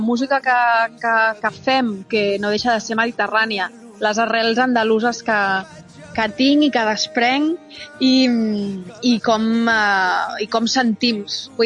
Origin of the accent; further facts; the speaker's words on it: Catalonia, Spain; Jo, perquè he nascut aquí, sóc catalana, però, clar, tinc aquestes arrels i crec que sóc més andalusa que ma mare.